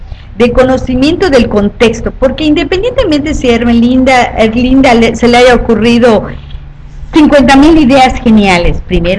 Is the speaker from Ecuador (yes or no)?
no; Espita, Yucatán, Mexico; Por eso hablo yo de Progreso, de Valladolid, de Tizimín, de Espita, mi tierra, y de muchos lugares.